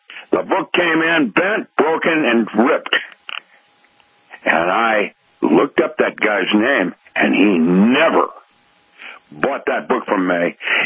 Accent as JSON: {"language": "English", "town": "Seattle", "region": "Washington", "country": "United States", "tie": "born or raised there", "said": "And I'm going to speak Tagalog to those people in Seattle because I grew up in Seattle."}